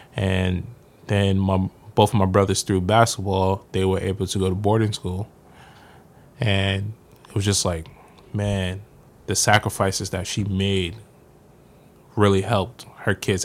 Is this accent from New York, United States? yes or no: yes; Queens, New York, United States; I'm from South Jamaica, Queens.